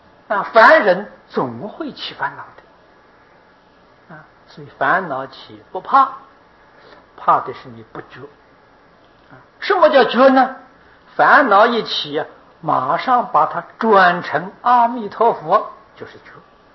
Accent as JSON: {"language": "Chinese", "country": "Taiwan", "said": "那么今天在全世界比例当中，我们台湾人知道的是最多。台湾是宝岛啊"}